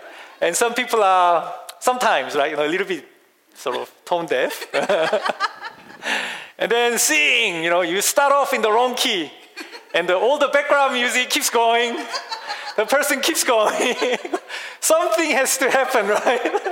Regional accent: South Korea; when I was growing up in Korea

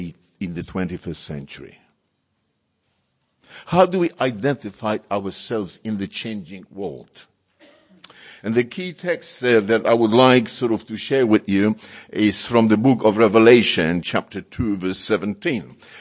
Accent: Poland; first language Polish; English is a second language; now in Australia; Because when we arrived in Australia, people asked me, what is your name? Well, immediately my parents, I couldn't speak English at that time.

